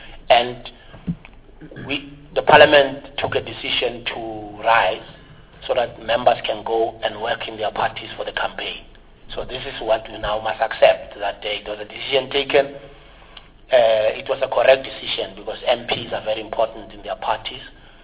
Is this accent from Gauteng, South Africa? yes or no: yes; Gauteng, South Africa; I'm from Gauteng.